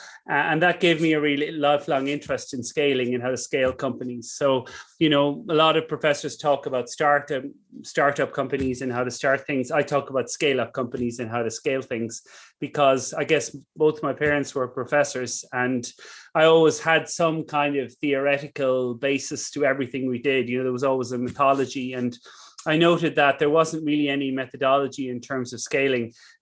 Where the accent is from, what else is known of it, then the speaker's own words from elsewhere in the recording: West and South, Ireland; moved away as an adult; also born or lived in London / United States; I was born in Ireland and I grew up in both the West and the South of Ireland.